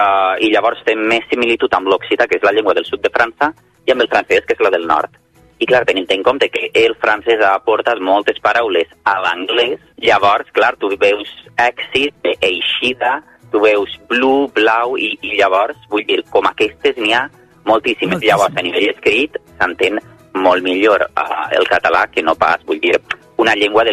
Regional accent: Valencia, Valencian Community, Spain; born there; Llavors, com que m'agrada el meu barri perquè he nascut aquí

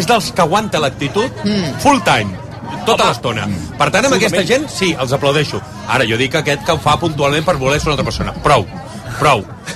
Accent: L'Hospitalet de Llobregat, Catalonia, Spain; Jo que vinc de Collblanc

